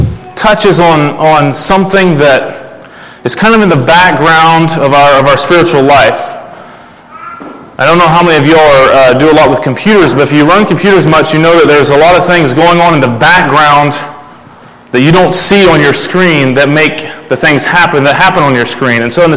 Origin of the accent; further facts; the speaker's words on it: Kentucky, United States; As was mentioned … I'm from Kentucky, and as I listened to the youth share, I realized that, I thought I had come north